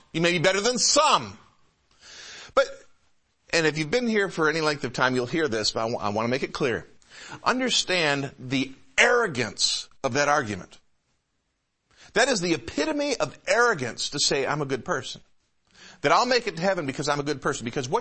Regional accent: Detroit, Michigan, United States; And I grew up in the Metro Detroit area, and we had a large Jewish community in the neighborhood I was in.

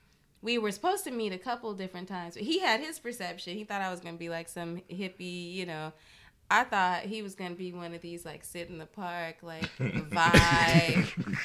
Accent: Oakland, California, United States; I'm from Oakland, so

